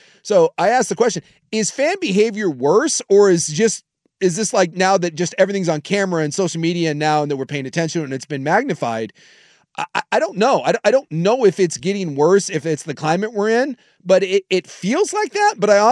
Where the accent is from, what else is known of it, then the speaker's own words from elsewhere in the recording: United States; As an American, I was embarrassed at the behavior at the Ryder Cup. And look, I'm as much USA as anyone else.